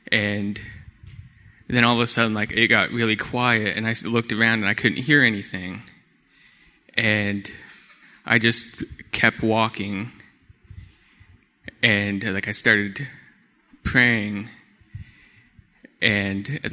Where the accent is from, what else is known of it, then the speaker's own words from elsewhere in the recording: United States; first language Comanche; That is me speaking and introducing myself in my native language, which is Comanche.